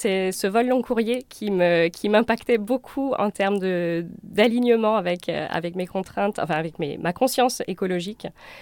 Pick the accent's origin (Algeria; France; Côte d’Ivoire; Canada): France; Nantes, Pays de la Loire; also born or lived in Marseille; Eh bien, je suis française, comme ça s'entend probablement. J'ai grandi à Nantes et j'ai fait mes études à Marseille.